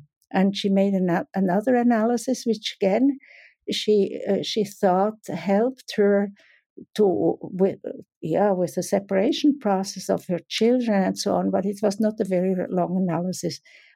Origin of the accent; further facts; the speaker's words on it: Switzerland; English is a second language; I'm coming from Switzerland, as you know